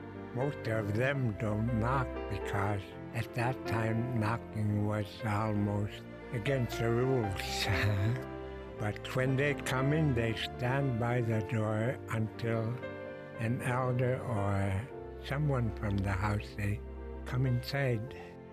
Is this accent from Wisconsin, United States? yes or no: no; Unalakleet, Alaska, United States; also born or lived in Anchorage; I'm from Unalakleet. At my early age, I researched my area, and I've been walking all over Unalakleet and Chatsworth area, Jarvik, Circus area.